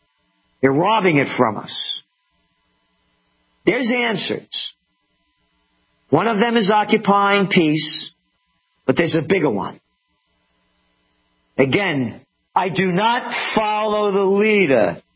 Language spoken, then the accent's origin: English; United States; It's my country. I am an American.